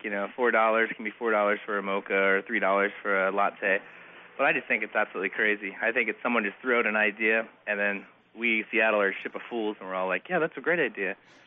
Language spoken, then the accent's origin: English; Massachusetts, United States; I'm from Cape Cod, so I'm a big fan of that, too.